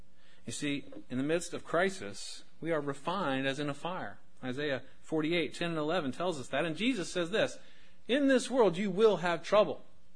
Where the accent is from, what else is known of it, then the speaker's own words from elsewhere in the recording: Pottsville, Arkansas, United States; I'm an American. I'm a Westerner. I'm an Arkansan. I'm a resident of Pope County, a citizen of Pottsville